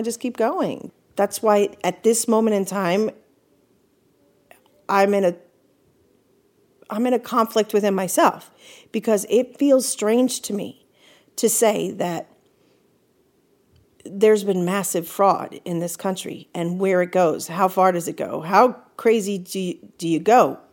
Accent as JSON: {"language": "English", "region": "New York", "country": "United States", "tie": "born there", "said": "I'm a New Yorker by birth."}